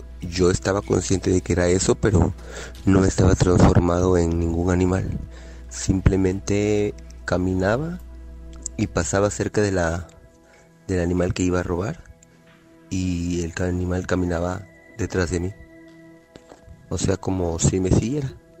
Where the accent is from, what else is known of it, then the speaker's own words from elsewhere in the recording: Veracruz, Mexico; Yo soy de Veracruz.